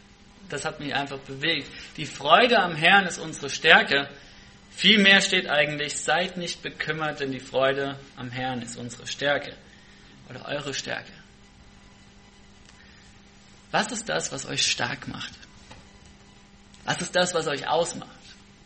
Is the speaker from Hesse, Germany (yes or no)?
yes; Hesse, Germany; ich komme aus Hessen. Ich hoffe, das macht nichts aus, dass ich aus dem Ausland komme quasi.